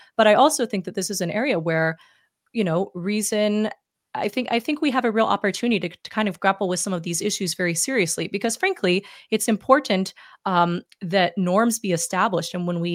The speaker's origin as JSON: {"language": "English", "region": "New York", "country": "United States", "said": "I'm a New Yorker and I'm a pot smoker, but I'm also a mom of a toddler"}